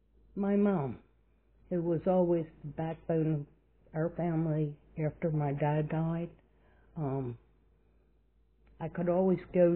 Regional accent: Baltimore, Maryland, United States; I grew up in Baltimore City, in South Baltimore, in a place called Brooklyn. What I can tell you that it was a blue-collar neighborhood.

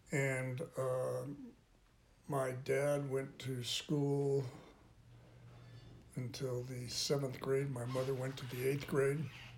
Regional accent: Burbank, California, United States; also born or lived in Los Angeles; I was born in Los Angeles, California, and I grew up there in Los Angeles till I was about 7, and then we moved to Burbank.

